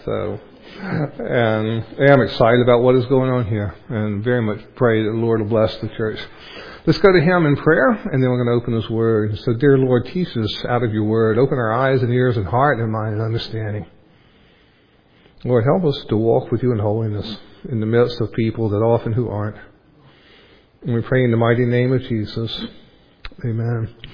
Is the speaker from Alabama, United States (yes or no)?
no; Raleigh, North Carolina, United States; now in Los Angeles, United States; I am from Raleigh originally. We live in the Los Angeles area now.